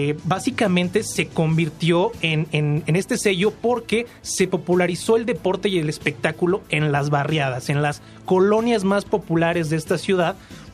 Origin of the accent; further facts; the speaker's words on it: Mexico City, Mexico; creo que esto es un sello importante que nos identifica como chilangos y la gente que está orgullosa de vivir en esta ciudad.